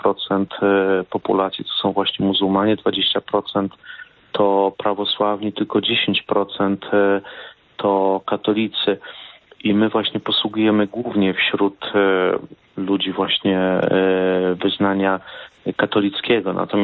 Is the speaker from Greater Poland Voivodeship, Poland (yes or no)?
no; Słotowa, Lesser Poland, Poland; born there; Ja urodziłem się w Słotowej, to jest mała wioska w województwie tarnowskim